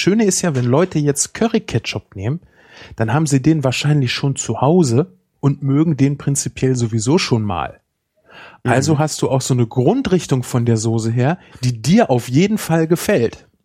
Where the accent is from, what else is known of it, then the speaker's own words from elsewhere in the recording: Germany; Ja, bei uns. Wir sind Deutsche. Uns kannst du jeden Scheiß verkaufen.